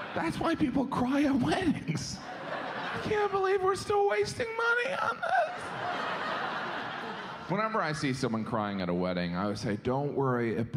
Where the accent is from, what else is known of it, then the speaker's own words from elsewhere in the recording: United States; I finished it because I'm American, all right?